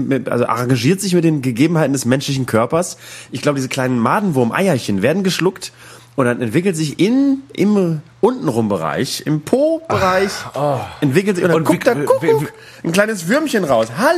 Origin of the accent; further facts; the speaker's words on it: Bremen, Germany; Bei uns in Bremen-Nord gab es ein Edeka gegenüber von meiner Schule